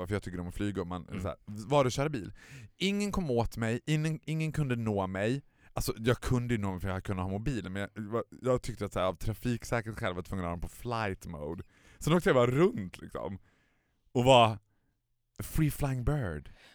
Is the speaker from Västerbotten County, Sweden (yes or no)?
no; Borlänge, Dalarna County, Sweden; Så där som man gjorde hemma i Borlänge när man var liten.